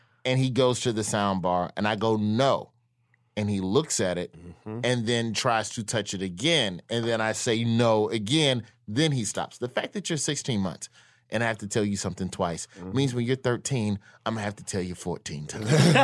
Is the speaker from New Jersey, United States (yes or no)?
no; Birmingham, Alabama, United States; I was raised religious. I was raised Baptist. I'm from Alabama.